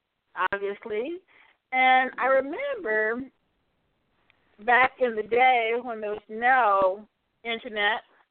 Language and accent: English; North Fork, Alabama, United States; now in Keller, United States; Well, I am from North Fork, Alabama. Yay, yay. You're all from Alabama. Yes, yes. I live here in Keller, Texas.